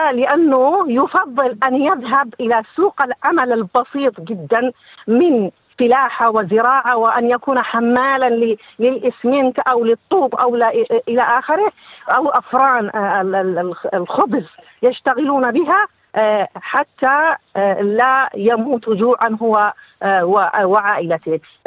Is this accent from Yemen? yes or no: yes; Yemen; وأنا مرشحة وغيري من اليمن جايين حضورا لهذا المؤتمر الدولي